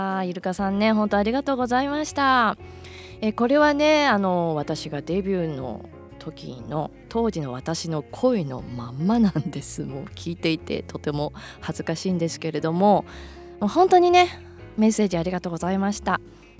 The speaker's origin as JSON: {"language": "Japanese", "town": "Maebashi", "region": "Gunma", "country": "Japan", "tie": "born or raised there", "said": "私の地元群馬県前橋市の"}